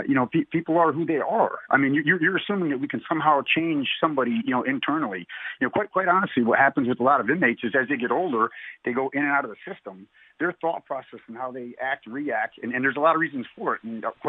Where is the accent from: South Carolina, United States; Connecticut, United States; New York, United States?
Connecticut, United States; Middletown; I grew up here in Connecticut in Middletown, Connecticut. Went to high school there. I served in the Connecticut Army National Guard for over 30 years.